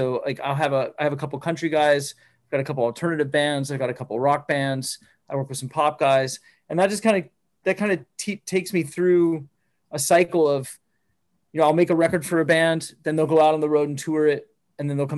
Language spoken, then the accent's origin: English; Phoenix, Arizona, United States; Well, I'm from Phoenix, Arizona. And I played at this local club called the Mason Jar, which is like where you play when you start, if you're a musician in Phoenix.